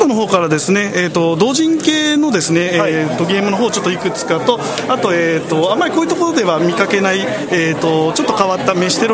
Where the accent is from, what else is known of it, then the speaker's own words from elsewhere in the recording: Hamamatsu, Shizuoka, Japan; 自分も浜松の人間なので